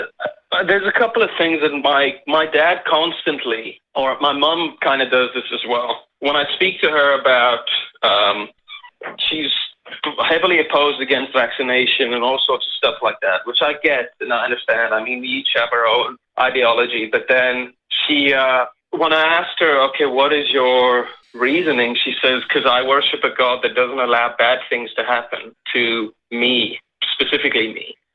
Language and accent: English; South Africa; now in United States; I've spent the last 3 years in the States. I'm originally from South Africa, and my family is super religious.